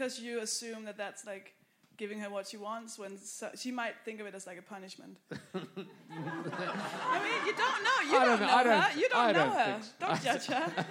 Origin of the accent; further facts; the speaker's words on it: Copenhagen, Capital Region of Denmark, Denmark; I come from Copenhagen.